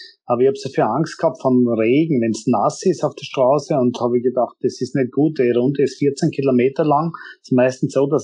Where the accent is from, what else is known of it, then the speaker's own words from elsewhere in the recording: Styria, Austria; Ich bin ja daheim, gleich am Österreichring aufgewachsen